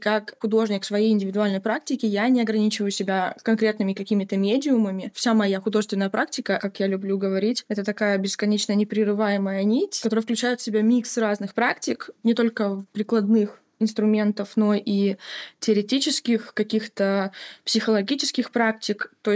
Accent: Sakhalin Oblast, Russia; Я родилась на Сахалине, наверное, с этого стоило начать. Я родилась и выросла на Сахалине

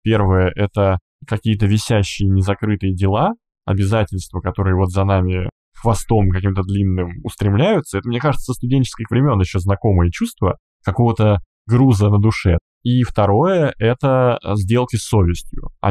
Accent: Russia; moved away; То, что мы продолжаем работать, и то, что я, уехав из России, продолжаю работу, меня, конечно, очень окрыляет.

